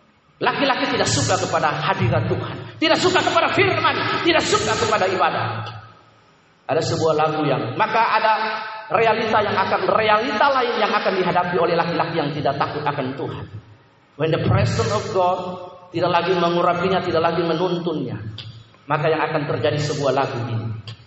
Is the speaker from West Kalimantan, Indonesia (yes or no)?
no; Ambon, Maluku, Indonesia; Orang Indonesia Timur itu Kupang, NTT, Ambon, saya Ambon